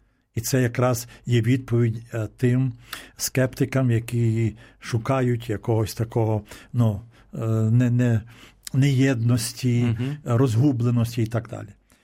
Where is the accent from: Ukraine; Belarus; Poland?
Ukraine; Lviv Oblast; Я з Львівщини, так.